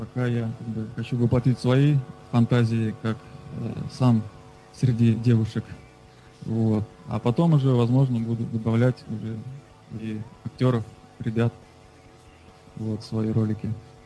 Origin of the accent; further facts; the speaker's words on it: Moscow, Russia; Московских очень мало. Я сам из Москвы. Вот недавно я открыл эту тайну, хотя я раньше писал, что я из Питера.